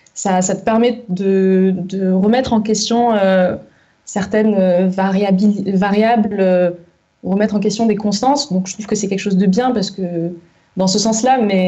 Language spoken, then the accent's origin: French; Southern France, France; moi aussi, je suis du Sud